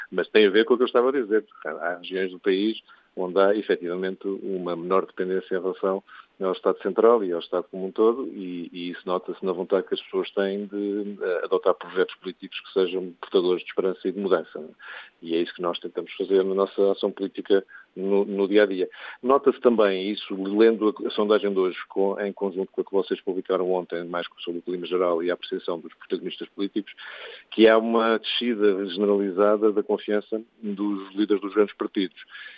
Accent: Portugal; Cada um de nós, enquanto português, é capaz de fazer bastante mais

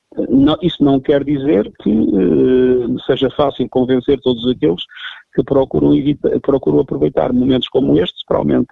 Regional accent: Portugal; me senti profundamente orgulhoso como português

